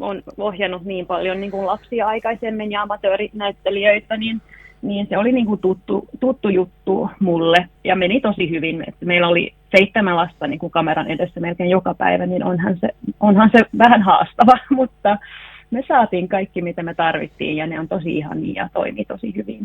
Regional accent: Vaasa, Ostrobothnia, Finland; moved away as an adult; now in Uppsala, Sweden; Joo, se on kyllä mun kotikaupunki niin sanottu, niin mä muutin lukion jälkeen vasta pois sieltä.

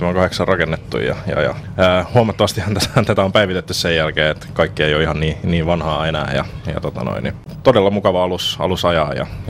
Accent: Turku, Southwest Finland, Finland; Turusta, jos kaikista paikoista. Hiukan pitkä matka oli

